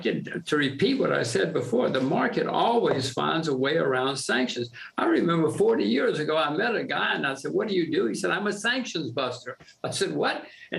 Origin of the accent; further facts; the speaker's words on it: United States; Again, I'm American, Peter.